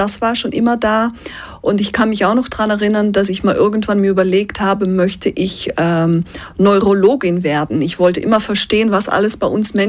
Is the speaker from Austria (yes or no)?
no; Belgium; German is a second language; Ich bin in Belgien aufgewachsen mit einem belgischen Vater, eine holländische Mutter.